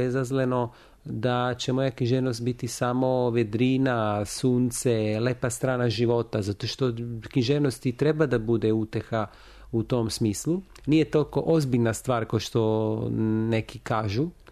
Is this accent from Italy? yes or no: yes; Italy; also born or lived in Lund; ja dolazim iz Italije.